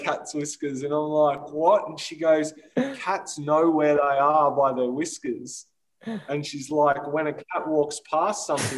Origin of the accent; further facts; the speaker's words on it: Victoria, Australia; the second door I knocked on was a lady from my hometown, 4 hours north of Melbourne.